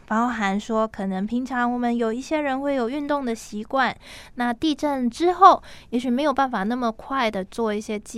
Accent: Hualien, Hualien County, Taiwan; 这段期间我们花莲人好像就会开始检视自己的生活

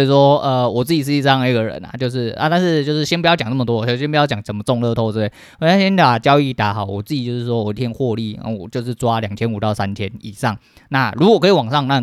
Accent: Tucheng, New Taipei, Taiwan; 就是因为我住在这边真的很久了啦，我土生土长土城人哈啊，

